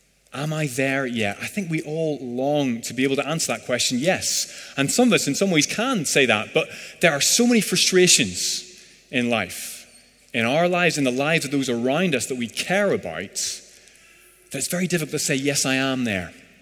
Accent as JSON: {"language": "English", "region": "Northern Ireland", "country": "United Kingdom", "tie": "born or raised there", "said": "Now, I grew up in Northern Ireland, so that memory is a lie. It rains just about every day there"}